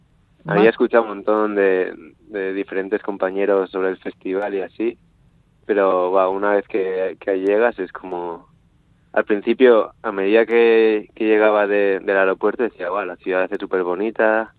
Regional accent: San Sebastián, Basque Country, Spain; born there; mi madre es de Donosti, yo nací en San Sebastián también, y mi padre es japonés. Entonces tengo como una mezcla ahí de genética.

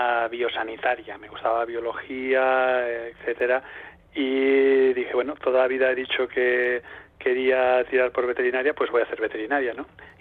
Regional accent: Tortosa, Catalonia, Spain; now in Barcelona, Spain; Yo, aunque actualmente resido en Barcelona capital, vengo de Tortosa, del sur de Cataluña, de un medio rural

